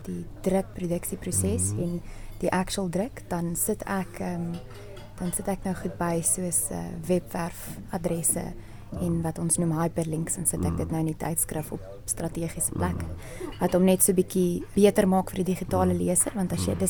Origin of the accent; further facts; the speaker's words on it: Langstrand, Erongo, Namibia; also born or lived in Johannesburg / Windhoek; So ons is in Johannesburg gebore, allemaal van ons en toe het ons Vintek toe getrek en langsrand tussen die duine toe langsrand nou nog 'n nedersetting dorpie is, 'n bietjie van 'n stretch, maar toe langsrand nog 'n nedersetting was, daar in die duine groot geword, helfte van die jaar.